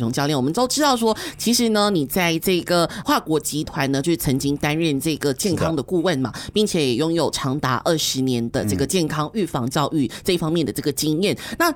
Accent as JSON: {"language": "Chinese", "country": "Malaysia", "said": "对于我们马来西亚人来说真是太重要了。"}